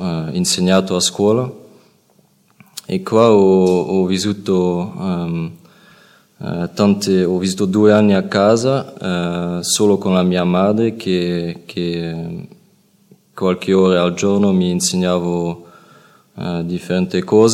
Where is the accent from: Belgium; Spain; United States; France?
Belgium; Italian is a second language; vengo dal Belgio. Adesso ho 25 anni